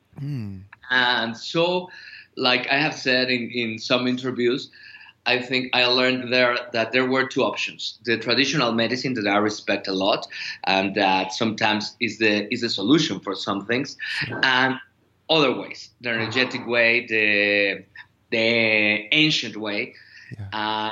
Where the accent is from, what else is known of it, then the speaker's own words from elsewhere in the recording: Mexico City, Mexico; Because, yeah, I am from Mexico City.